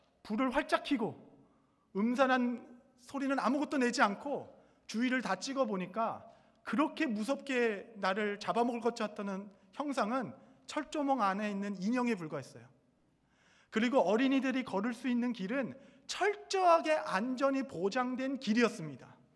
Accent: Seoul, South Korea; 저는 유년 시절을 서울에서 보냈습니다.

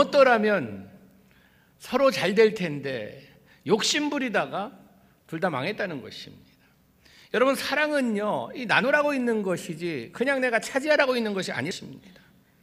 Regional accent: South Korea; now in United States; 우리가 한국을 떠나 이민자로서 미국에 와서 산다는 이것은

